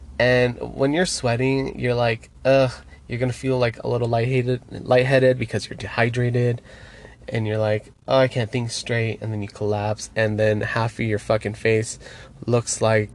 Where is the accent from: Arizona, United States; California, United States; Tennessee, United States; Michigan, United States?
Arizona, United States; Phoenix; I grew up in Phoenix, Arizona